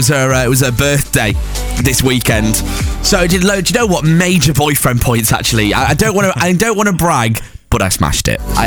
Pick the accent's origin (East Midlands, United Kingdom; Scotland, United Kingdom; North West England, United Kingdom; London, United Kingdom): North West England, United Kingdom; Preston; Anyway, I'm from Preston, and the most Preston thing happened ever.